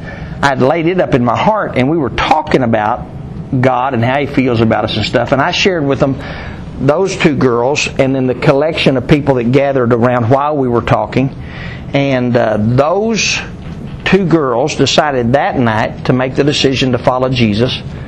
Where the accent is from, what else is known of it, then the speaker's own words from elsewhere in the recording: Sudan, Texas, United States; also born or lived in Ohio; And I had a church down here in close to Lubbock. In fact, it was Sudan. My hometown church had called me and asked me to come.